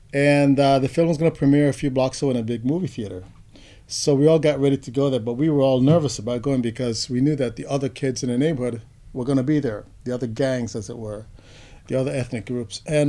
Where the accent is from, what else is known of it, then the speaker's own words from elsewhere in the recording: Panama; first language Spanish; English is a second language; moved away; He came from Spain and from Madrid, and I was from Panama. We spoke the king's English, as it were, Spanish.